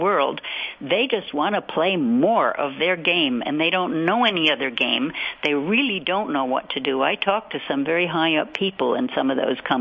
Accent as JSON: {"language": "English", "region": "New York", "country": "United States", "tie": "born or raised there", "said": "I'm an old Hudson River girl. I grew up on the Hudson."}